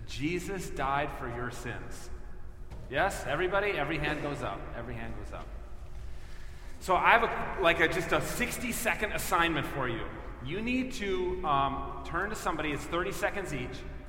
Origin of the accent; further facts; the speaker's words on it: Edina, Minnesota, United States; I grew up in Edina, went to a church there.